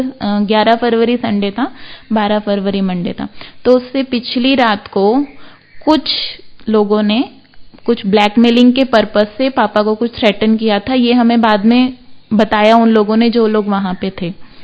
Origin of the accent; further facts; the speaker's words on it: Delhi, India; जो वहां से शुरू होके जो हमारा होम टाउन है दिल्ली तक जाती है